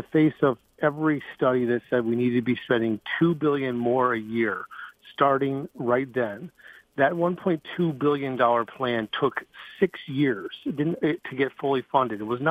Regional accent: Chelsea, United States; I'm originally from Chelsea. My parents live 1/4 mile west of the city limits of Chelsea. Have so for 20 years.

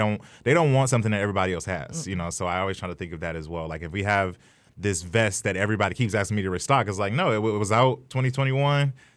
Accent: Midwest, United States; You know, so I'm from the Midwest in America

